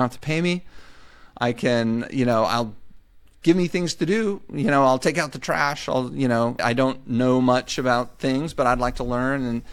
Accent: Dallas, Texas, United States; I moved back to Texas, which is I'm from Dallas

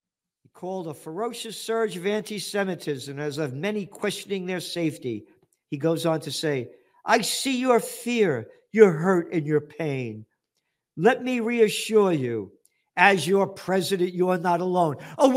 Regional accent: United States; Hey, wait a minute. I'm an American. Israel's not my country.

